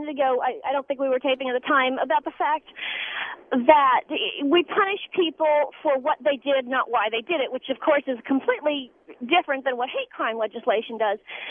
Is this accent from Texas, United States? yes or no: yes; Texas, United States